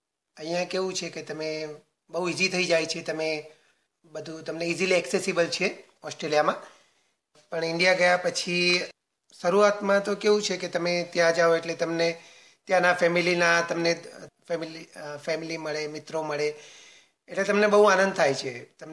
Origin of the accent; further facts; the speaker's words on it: Mehsana, Gujarat, India; moved away as an adult; also born or lived in Adelaide; now in Perth, Australia; અને હું મહેસાણા ગુજરાતનો મૂળ રહેવાસી છું. હું પ્રથમવાર Australia 2007માં skilled independent regional visa કહેવાય છે એના પર આવ્યો હતો એડિલેડમાં, અને ત્યારથી અહીંયા ઓસ્ટ્રેલિયા રહું છું.